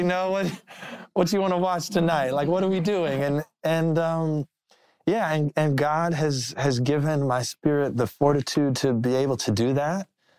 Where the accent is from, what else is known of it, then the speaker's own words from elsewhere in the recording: Florence, Alabama, United States; so I'm from Florence, right, and it's right across the Tennessee River from Muscle Shoals, Alabama.